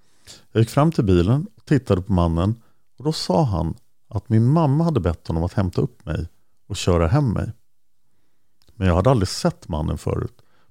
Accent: Delhi, New York, United States; also born or lived in Manhattan, New York; är född år 83 i Manhattan i New York till en svensk mamma och en jamaikansk pappa. När jag var 3-4 år gammal så flyttade vi till Upstate New York och till just Delhi där Shawcross bodde.

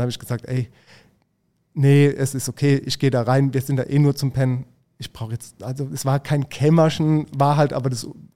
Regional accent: Mannheim, Baden-Württemberg, Germany; weil ich kenne das gar nicht so Metrosystem, wie als Mannheimer oder ich als Mannheimer.

